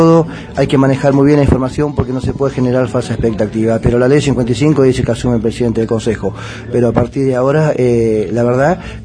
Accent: Gobernador Gregores, Santa Cruz, Argentina; Gregores es mi pueblo, Gregores es mi casa

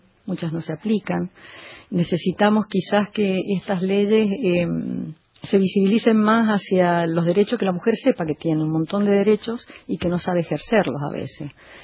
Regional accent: Argentina; Nosotros, como argentinos

